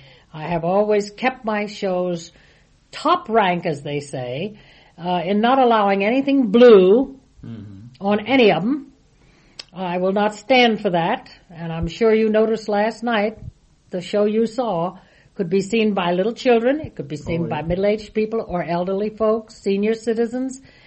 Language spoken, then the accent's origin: English; Washington, District of Columbia, United States; also born or lived in Virginia; now in New York, United States; Yes, I was born in Virginia and raised and schooled in Washington, D.C., and have lived in New York for 47, 48 years.